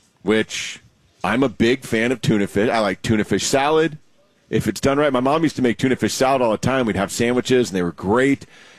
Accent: Texas, United States; So my number five, and this is a fish that growing up in Texas, we've all had a gazillion times.

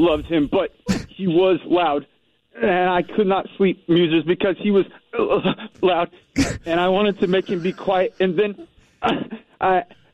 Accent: Idaho, United States; because I was raised in Idaho, and all I had for entertainment was sticks and the wind and football.

